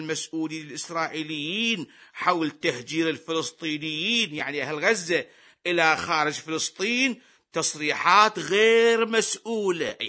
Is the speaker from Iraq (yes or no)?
yes; Iraq; وأنا يا أبويا كعراقي مراقب للأحداث ويهتم بالصغيرة والكبيرة في بلده